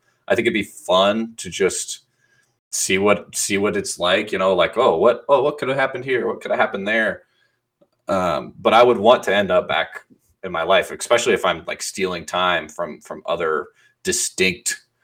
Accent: North Platte, Nebraska, United States; also born or lived in Lincoln; I grew up in North Platte until I was about 10, and then we moved to Lincoln.

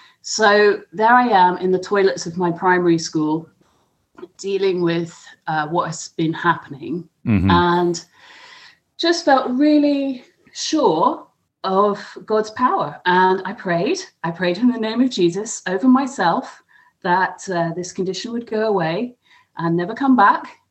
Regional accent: Hong Kong; And so growing up in Hong Kong in the, I guess, the 90s, 80s, 90s, it was a really interesting time. And my family actually have a long history in the region. My dad also grew up in Hong Kong.

